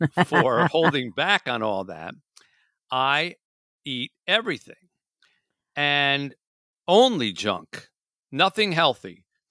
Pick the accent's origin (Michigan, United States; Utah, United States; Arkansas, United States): Michigan, United States; Yeah, Columbus, Ohio, because I'm from Michigan